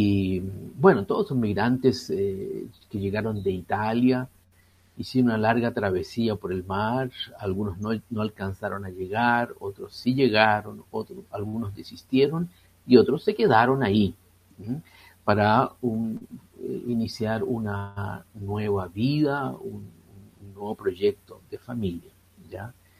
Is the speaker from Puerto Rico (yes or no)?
no; Chile; now in Brazil; Yo soy chileno, pero ya llevo varios años aquí en Brasil.